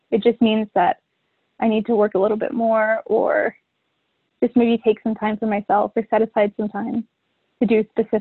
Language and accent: English; Texas, United States; But I'm from Texas. I'm from Texas.